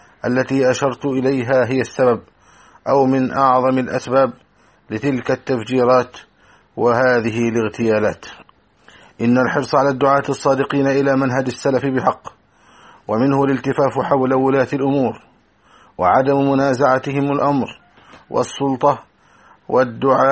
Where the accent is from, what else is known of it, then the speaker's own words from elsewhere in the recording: Egypt; بلدنا مصر،